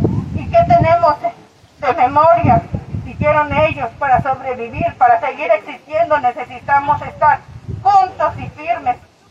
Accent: Querétaro, Mexico; Yo soy originaria de Querétaro y vemos lo mismo.

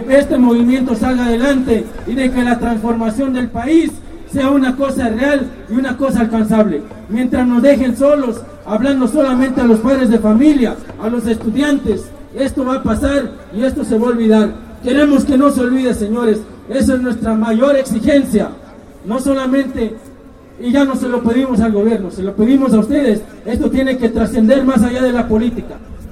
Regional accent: Guerrero, Mexico; Simplemente somos guerrerenses y sabemos cómo se juega en Guerrero.

